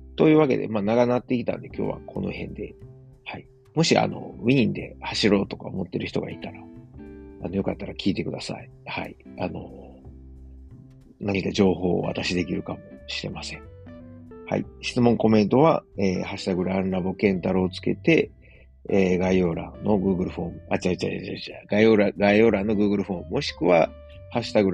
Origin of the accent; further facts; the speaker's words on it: Osaka, Japan; 自分の実家であるですね、高麗川あずま家、はい、親父とおかんがやってる、大阪高麗川いうところでね、やってる